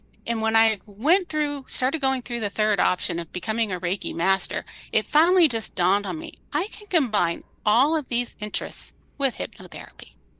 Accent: California, United States; now in Massachusetts, United States; But I am not from here. I'm originally from California.

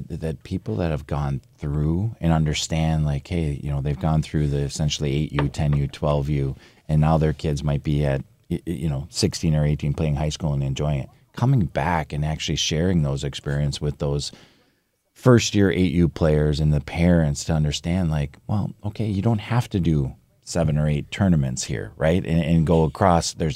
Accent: Minnesota, United States; I grew up in Minnesota

